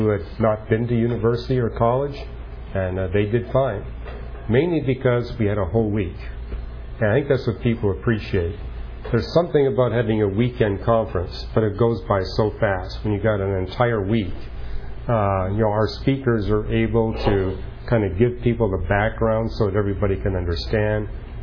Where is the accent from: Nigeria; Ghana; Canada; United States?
Canada; Vancouver, British Columbia; Since my hometown is Vancouver, and that's where we're taking off from